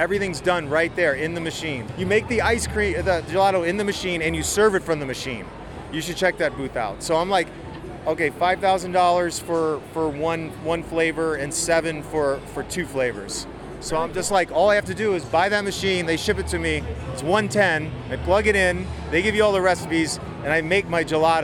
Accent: St. Louis, Missouri, United States; I'm from St. Louis, Missouri.

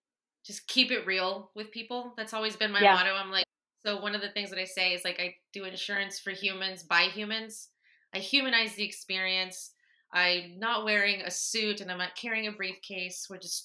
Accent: Lakeland, Florida, United States; I was raised here in Lakeland, so I've always been around these people.

